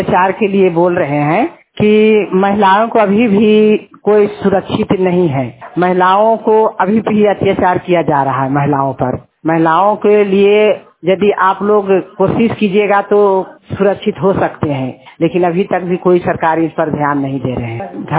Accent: Phaldu, Bihar, India; मेरा घर फल्दू है, मैं दुर्गा जी का समूह सहायता कोषाध्यक्ष हूँ और मेरा जिला नवादा है, थाना नारदीगंज है और पोस्ट भी नारदीगंज है।

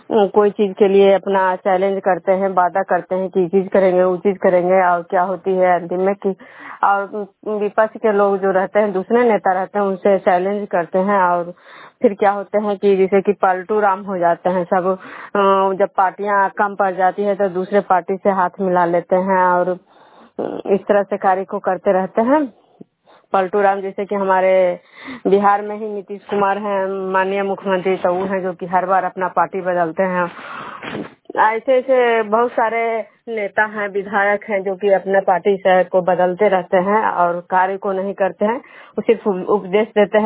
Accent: Bishnupur, Bihar, India

